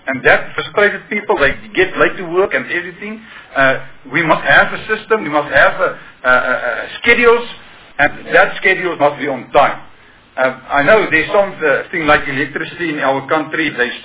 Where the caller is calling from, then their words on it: North West, South Africa; I'm coming from the Northwest province.